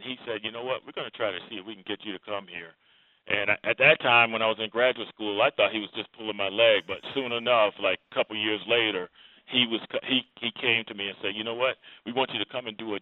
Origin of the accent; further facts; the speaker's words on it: Norfolk, Virginia, United States; also born or lived in Darlington, South Carolina; Well, I was born in Darlington, South Carolina. My family moved from there to Norfolk, Virginia, where basically I grew up.